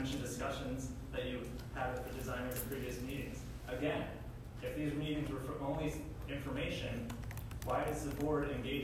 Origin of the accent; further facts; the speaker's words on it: Lititz, Pennsylvania, United States; Just to highlight again, I'm from Lititz, I'm not a Hersheyite for life.